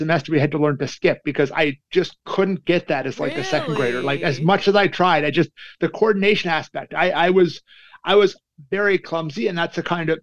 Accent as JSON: {"language": "English", "town": "Calgary", "region": "Alberta", "country": "Canada", "said": "I'm from Calgary, Alberta, Canada."}